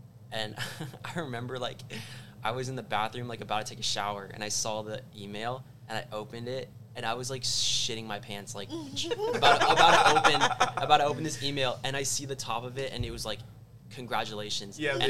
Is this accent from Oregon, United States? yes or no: no; Virginia, United States; And I was like, no way, VCU Brand Center, like, I'm from Virginia.